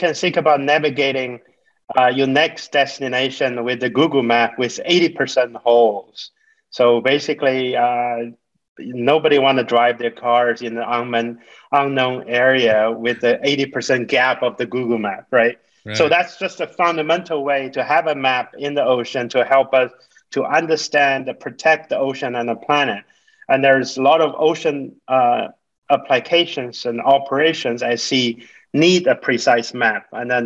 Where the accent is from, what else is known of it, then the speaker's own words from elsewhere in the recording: China; moved away as an adult; also born or lived in United States; I grew up in China. I got a bachelor degree in college in physics.